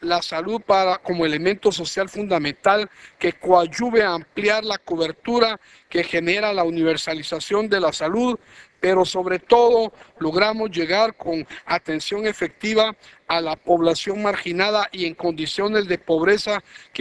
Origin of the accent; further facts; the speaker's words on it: Guatemala; la prevención y mitigación de las condiciones sociales que generan el hambre en mi país. El presidente de la República de Guatemala